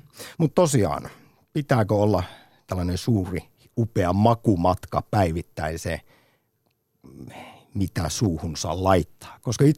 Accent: Jyväskylä, Central Finland, Finland; Sitten omassa kotikaupungissani Jyväskylässä, siellähän on tämä taksari

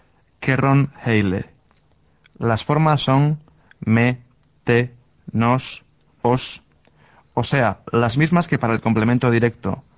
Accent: A Coruña, Galicia, Spain; Tengo 25 años. Soy de Galicia, de la ciudad de A Coruña. Tiene unos 300.000 habitantes. Es un importante puerto pesquero, pero también tiene mucha industria.

